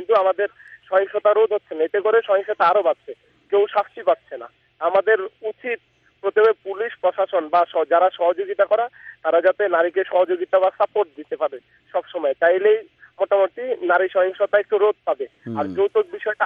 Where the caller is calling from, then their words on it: Dhaka, Dhaka Division, Bangladesh; আমি ঢাকার মোহাম্মদপুর থেকে বলছিলাম